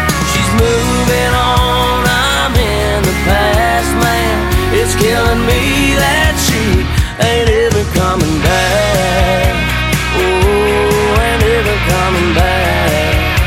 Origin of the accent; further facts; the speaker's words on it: Guthrie, Kentucky, United States; now in Jasper, United States; I live in Jasper, Tennessee now. I'm from Guthrie, Kentucky, but I've lived down in Jasper since August of 2019.